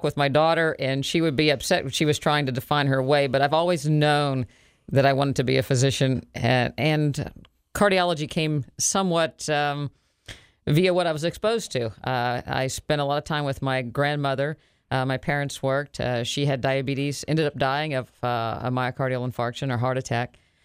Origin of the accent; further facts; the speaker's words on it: Morgantown, West Virginia, United States; Yes, I grew up in Morgantown, West Virginia.